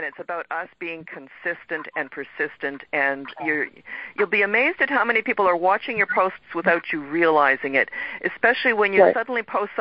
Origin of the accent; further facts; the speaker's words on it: Canada; I mean, I'm Canadian, but get this, okay?